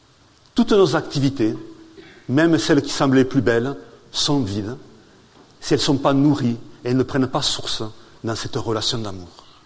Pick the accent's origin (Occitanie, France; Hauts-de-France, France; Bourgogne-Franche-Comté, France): Occitanie, France; accent: southern French; now in Rome, Italy; mon accent est du sud de la France, des Hautes-Pyrénées, là où vous avez le granit des Pyrénées et le murmure cristallin de la Garonne. Donc, pas très loin de Lourdes. Mais je suis maintenant depuis 4 ans à Rome